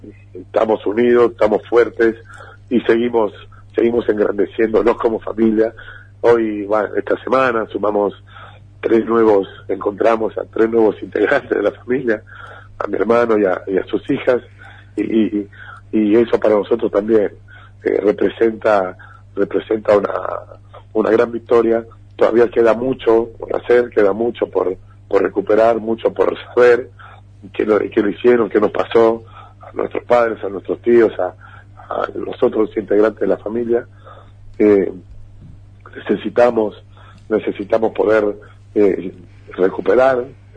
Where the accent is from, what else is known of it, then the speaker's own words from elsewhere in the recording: Argentina; como argentinos conscientes de nuestra historia